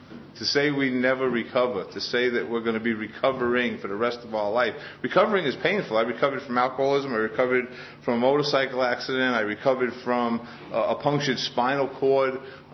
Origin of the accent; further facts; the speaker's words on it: Queens, New York, United States; moved away as an adult; now in Sedona, United States; So I was born and raised right here in Queens. My home group is, as you guys, I'm not from Sedona, Arizona. I've been living there the last 6 years. I'm born and raised in Queens.